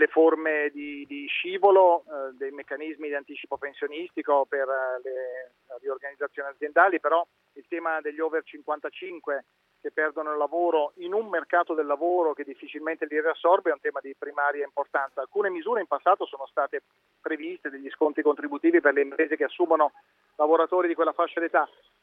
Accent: Lombardy, Italy; In Lombardia, io sono lombardo

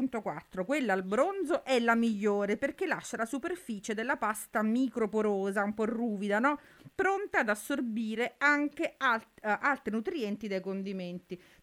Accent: Naples, Campania, Italy; Da buona napoletana, io questa pasta fredda che ha un basso indice glicemico, la prendo

